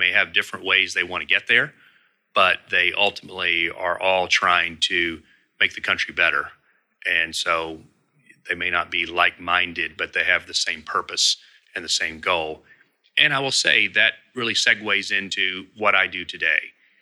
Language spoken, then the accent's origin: English; Kentucky, United States; which is one of the largest employers in my home state of Kentucky